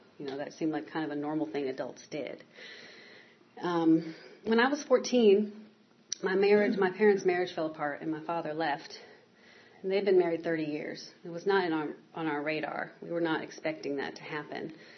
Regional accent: Arlington, Virginia, United States; I grew up in Arlington, Virginia, and my parents are from Texas

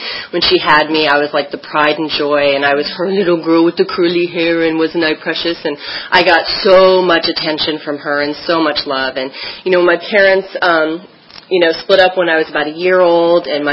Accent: Washington, District of Columbia, United States; born there; I was born in Washington, D.C. To my lovely parents who are super dysfunctional and fabulous

